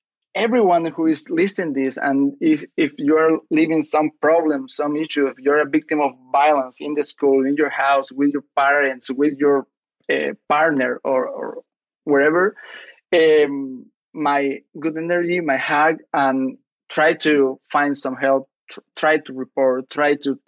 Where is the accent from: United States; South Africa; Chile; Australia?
Chile; north; English is a second language; I'm not from Santiago de Chile. I'm not from the capital. I'm from the north part of this country, a small country. Chile is a small country. My city is smaller than that.